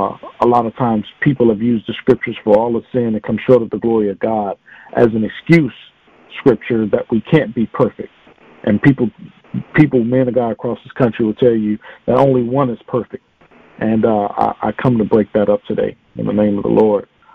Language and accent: English; Chicago, Illinois, United States; now in Savannah, United States; I'm originally from Chicago. I was born in Chicago. I've been down south here in Savannah, Georgia, about maybe going on 13 years now.